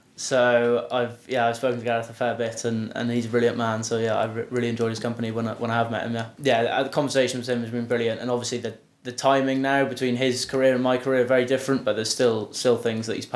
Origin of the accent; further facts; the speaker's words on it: Swansea, Wales, United Kingdom; I'm a Welsh at heart. Speak Welsh, grew up in Swansea